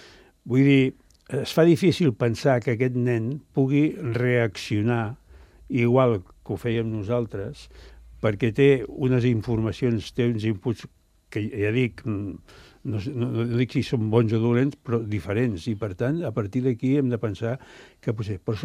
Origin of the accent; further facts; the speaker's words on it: Barcelona, Catalonia, Spain; jo també soc de Gràcia, nascut a Gràcia, al meu carrer jugàvem al carrer sempre jugàvem al carrer